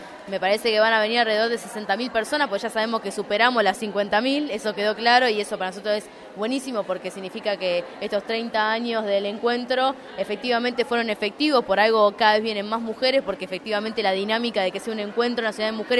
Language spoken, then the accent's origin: Spanish; Mar del Plata, Buenos Aires Province, Argentina; soy parte de la comisión organizadora y sí, soy de acá de Mar del Plata